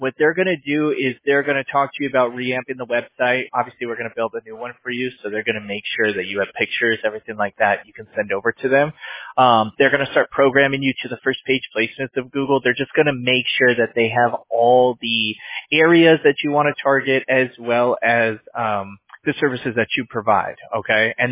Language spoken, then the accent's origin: English; California, United States; I grew up in California. And we grew up down here in the Orange County area, went to school in LA County